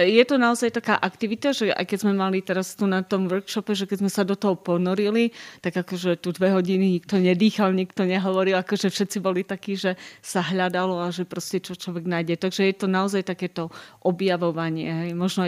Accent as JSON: {"language": "Slovak", "town": "Kapušany", "region": "Prešov Region", "country": "Slovakia", "said": "pochádzam z Kapušien pri Prešove."}